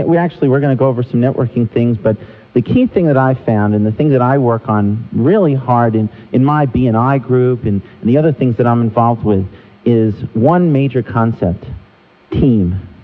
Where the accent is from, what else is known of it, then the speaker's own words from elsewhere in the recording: New York, United States; now in Holly, United States; Well, remember, I'm from New York, so I'm looking for a different kind of pizza.